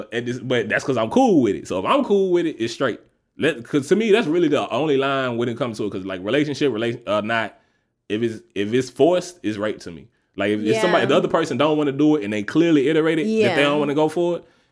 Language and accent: English; the South, United States; I ain't never been, like, I'm from the South, you know, so we got all kind of crazy shit.